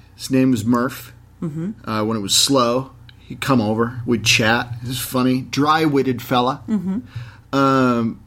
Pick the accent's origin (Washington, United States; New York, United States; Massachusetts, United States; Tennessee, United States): Massachusetts, United States; Sherbourne; And I used to work in a video store in my hometown of Sherbourne, Massachusetts.